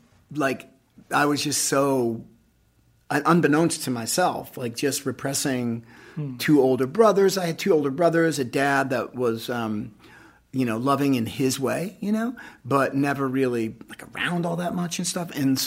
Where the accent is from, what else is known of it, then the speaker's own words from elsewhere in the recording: New England, United States; Because we're being from New England, you suck it up and keep going.